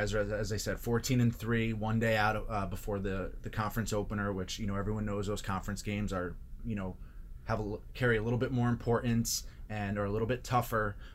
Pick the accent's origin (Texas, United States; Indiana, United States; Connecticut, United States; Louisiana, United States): Connecticut, United States; I'm from Connecticut, but I do know that it's a stark contrast.